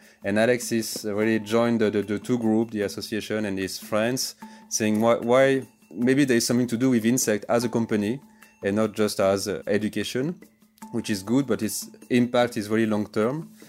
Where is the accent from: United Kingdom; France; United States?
France; French Alps; English is a second language; I've been really passionate by nature since I am a very little boy. I grew up in the French Alps, in the mountains, in the lakes